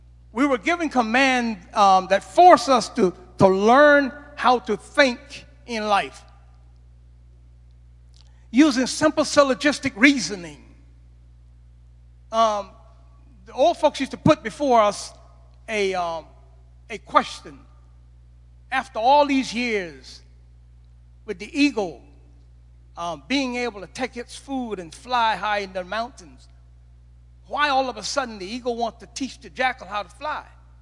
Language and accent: English; South Carolina, United States; All of where we grew up in South Carolina, all of South Carolina